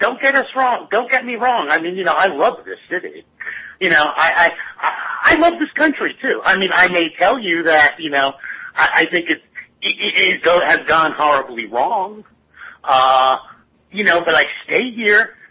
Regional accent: New York, United States; as a New Yorker, is for me really difficult because I have such mixed feelings.

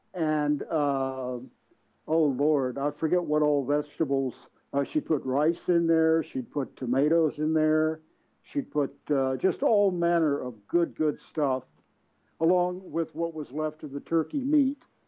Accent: Virginia, United States; Back where I grew up in Northern Virginia, by late November, there was the mornings were nippy.

